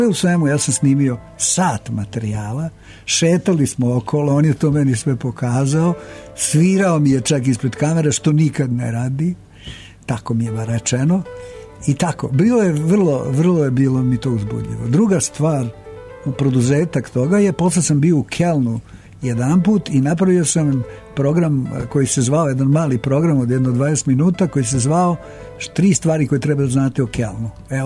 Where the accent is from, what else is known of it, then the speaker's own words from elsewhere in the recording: Serbia; ja sam iz Srbije, mi i tako dalje, Jugoslavija